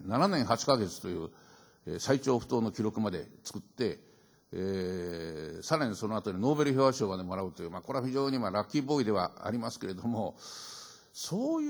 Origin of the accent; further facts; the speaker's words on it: Yamaguchi, Japan; この人はたまたま私と同郷の山口県出身なもんですから